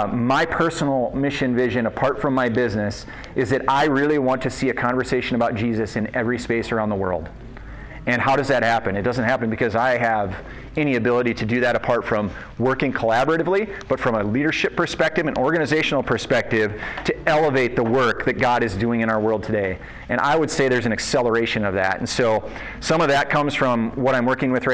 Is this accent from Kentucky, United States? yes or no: no; South Dakota, United States; born and raised in South Dakota